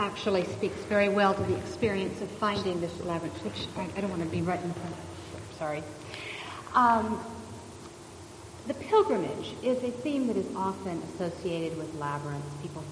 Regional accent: California, United States; And, you know, I'm from California. Bats have rabies.

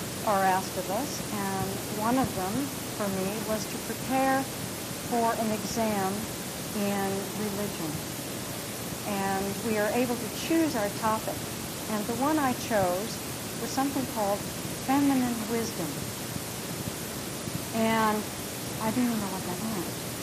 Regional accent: Hawaii, United States; I was born and raised in Hawaii.

